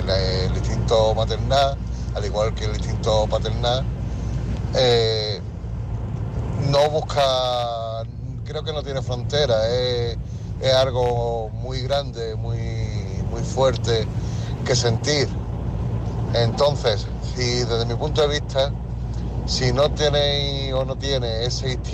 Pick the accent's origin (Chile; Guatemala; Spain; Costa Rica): Spain; Málaga, Andalusia; de Málaga, aquí en una unidad móvil.